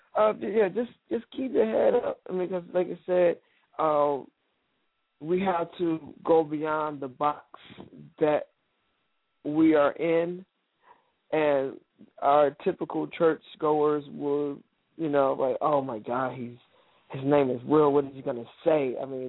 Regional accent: Detroit, Michigan, United States; my thing that I've seen a lot growing up in Detroit, literally seen a lot.

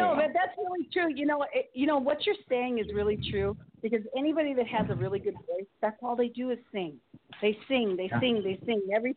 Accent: Chicago, Illinois, United States; I'm from Chicago.

